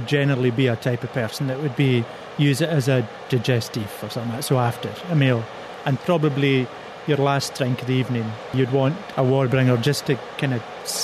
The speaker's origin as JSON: {"language": "English", "town": "Islay", "region": "Scotland", "country": "United Kingdom", "tie": "born or raised there", "said": "I grew up on Islay, which is an island in the west coast. And on Islay, there are 12 distilleries. There are 3,000 people."}